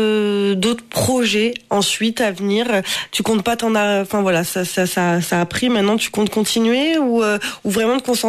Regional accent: Algarve, Portugal; Alors moi je suis de l'Algarve, on peut le dire même à l'antenne.

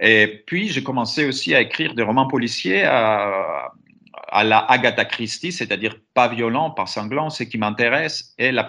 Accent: Greece; moved away as an adult; now in France; je me sens chez moi en France, parce que je vis en France, et en Grèce aussi, parce que j'ai grandi, j'ai travaillé les 30 premières années de ma vie en Grèce.

